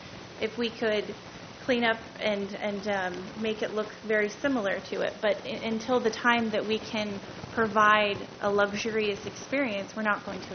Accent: Del Mar, California, United States; I'm from Del Mar in San Diego. I grew up with... I mean, I was not affluent in any means, but I grew up in Del Mar.

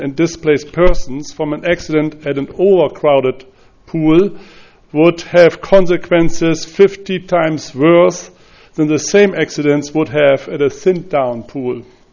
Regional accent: Paso Robles, California, United States; I come from Paso Robles.

